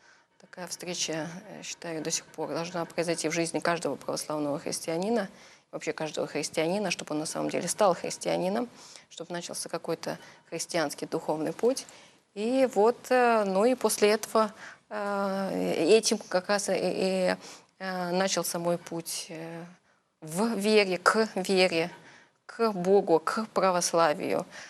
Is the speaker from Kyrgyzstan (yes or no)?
no; Germany; also born or lived in Russia; в 1988 году мы переехали в Германию. Я, можно сказать, там выросла, выучилась, успешно забыла русский язык. Что-то понимала, но уже очень плохо из акцентов говорила. Акцент у меня все еще присутствует